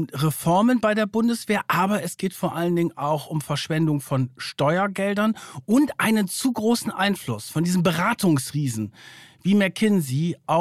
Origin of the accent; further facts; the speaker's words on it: Verden an der Aller, Lower Saxony, Germany; in der Jugendherberge in Verden an der Aller, da wo ich aufgewachsen bin.